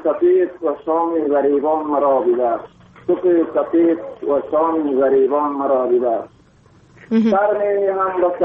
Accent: Baghlan, Afghanistan; خودم از بغلان هستم، وزیفه این در پکتیکا

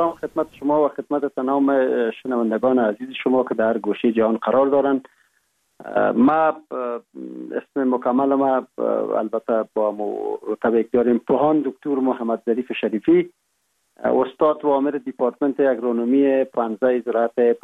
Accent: Kapisa, Afghanistan; born there; ما متولد سال 1347 ولسوالی سی اول کوهستان ولایت کاپیسا می باشیم و در یک فامیل روشن فکر دیده به جهان گشودیم

